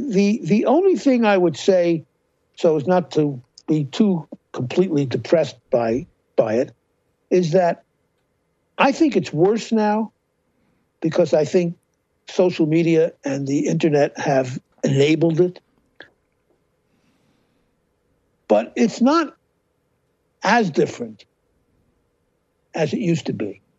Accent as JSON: {"language": "English", "town": "Brooklyn", "region": "New York", "country": "United States", "tie": "born or raised there", "said": "I grew up in Brooklyn in the mid-40s, right? Where I lived in Brooklyn, I could walk 20 blocks, as long as I could walk, in any direction from my building where I lived, and never see anybody who wasn't white and Jewish."}